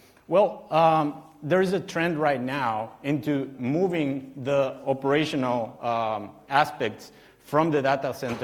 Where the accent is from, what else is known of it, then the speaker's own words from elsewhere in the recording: Guatemala; now in Belgium; I'm originally from Guatemala, but now living in Belgium. Really like it here.